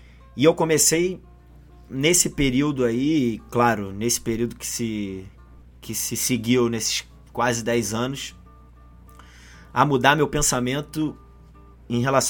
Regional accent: Rio de Janeiro, Brazil; como bom carioca, pô, eu não sou muito fã da chuva não, sabe?

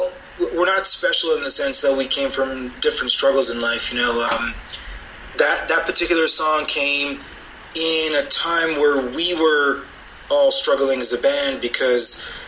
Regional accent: Israel; now in Canada; So, I'm originally from Israel

